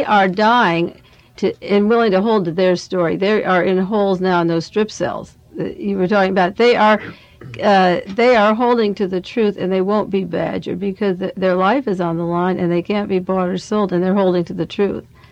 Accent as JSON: {"language": "English", "region": "California", "country": "United States", "said": "He knew I was from Monterey County, and I was only in San Quentin for medical tests"}